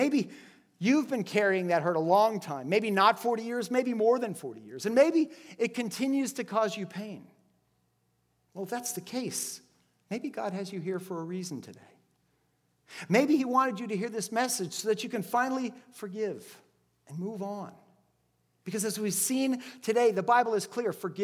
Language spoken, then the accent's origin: English; Miami, Florida, United States; I mean, I grew up in Miami. I was not the best soccer player in Miami.